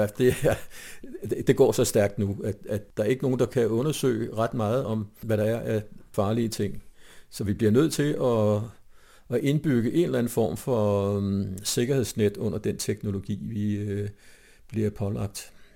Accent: Ballerup, Capital Region of Denmark, Denmark; over på den anden side af vejen i Ballerup, hvor jeg er opvokset, ikke?

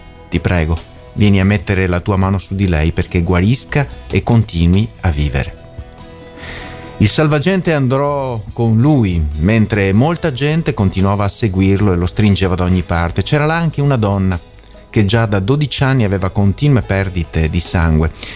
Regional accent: Veneto, Italy; io da buon veneto lo faccio

